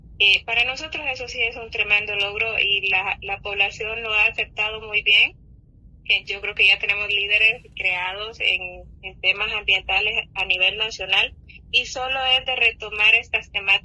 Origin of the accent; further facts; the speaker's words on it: Honduras; Estamos más activos como hondureños preocupados del ambiente.